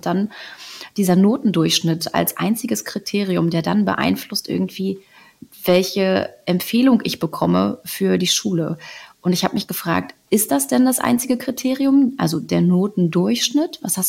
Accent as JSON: {"language": "German", "region": "Berlin", "country": "Germany", "tie": "born or raised there", "said": "bei uns in Berlin ist es so, der Wechsel ist nach der 6. Klasse."}